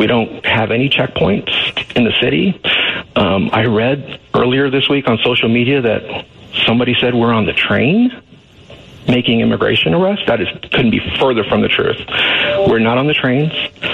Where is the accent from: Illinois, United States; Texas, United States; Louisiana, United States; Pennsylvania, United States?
Texas, United States; So I'm from deep South Texas. I'm a Texan, native born.